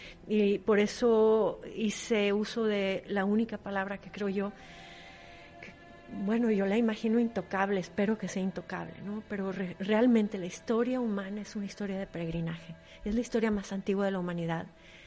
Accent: Mexico; Y entonces esto me ha servido mucho, siendo mexicana.

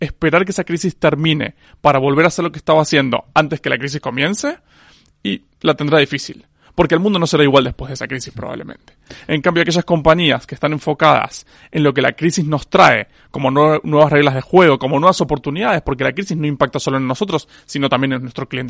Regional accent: Argentina; now in Spain; en realidad yo vivo en España hace 3 años, pero vengo de Argentina.

